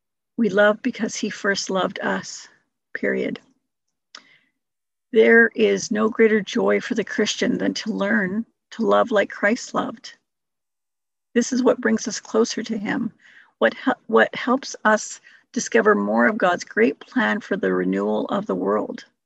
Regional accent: United States; moved away as an adult; now in Abbotsford, Canada; Now, I've been in Abbotsford for almost 33 years. I've surpassed the 25 years I spent growing up in the United States.

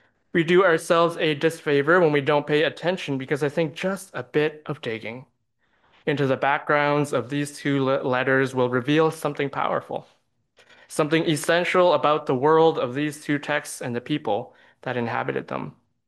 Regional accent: Edmonton, Alberta, Canada; I was born and raised in Edmonton. I just actually got back from there this past week. I try to take a trip back every year.

